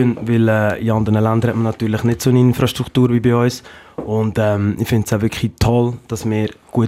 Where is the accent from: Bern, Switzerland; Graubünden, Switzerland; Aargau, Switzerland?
Aargau, Switzerland; Aarau; bin aus Aarau, bin dort aufgewachsen